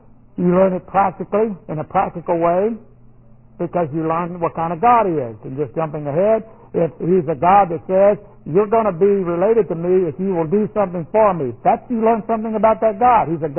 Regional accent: United States; Because you're an American citizen, and I'm an American citizen, there are certain things you're allowed

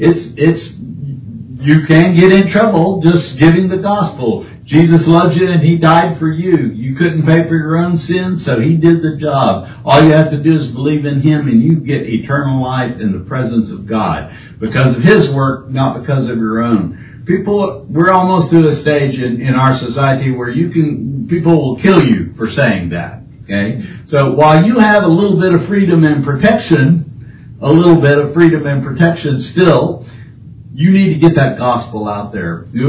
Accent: Texas, United States; I'm a Texan, yeah.

